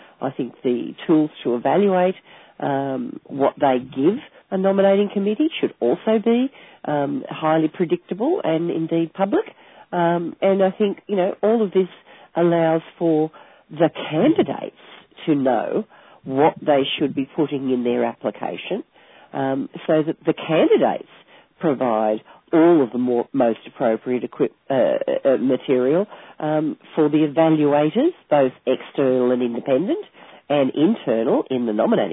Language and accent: English; Australia; accent: Australian; Now, English is my first language, although really it's Australian, which is only a very distant relationship to actual English.